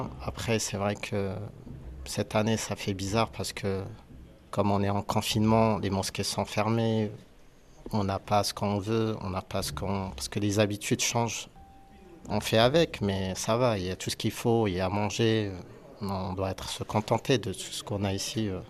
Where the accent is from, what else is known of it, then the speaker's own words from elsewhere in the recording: Morocco; On se comprend parce que lui il est marocain, je suis marocain.